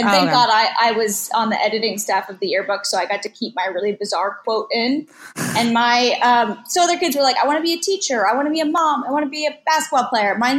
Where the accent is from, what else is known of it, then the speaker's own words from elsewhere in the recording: West Coast, United States; Well, I guess it's just because I'm from the West Coast.